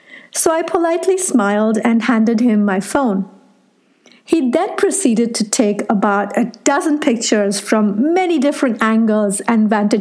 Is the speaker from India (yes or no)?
yes; Chennai, Tamil Nadu, India; although I'm from Chennai, my command of Tamil, which is the local language, isn't that great